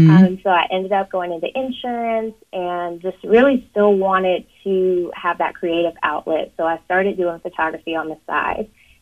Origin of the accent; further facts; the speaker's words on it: Greenville, South Carolina, United States; also born or lived in Yuma, United States / Trinidad and Tobago; I wasn't born in Greenville. I was born in Yuma, Arizona, but my mom's from Trinidad and Tobago, and so we moved there for a while before we came to South Carolina. So I moved here in the early 90s, and I've been here ever since.